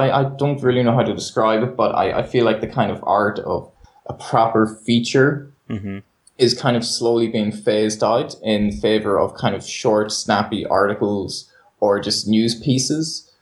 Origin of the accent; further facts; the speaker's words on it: Ireland; accent: Irish; as an Irishman, if anyone's listening, you can probably tell that I've that exotic accent.